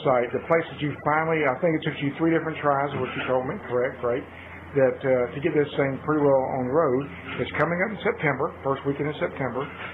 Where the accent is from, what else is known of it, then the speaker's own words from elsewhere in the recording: the South, United States; accent: southern; I know that everybody understands my southern accent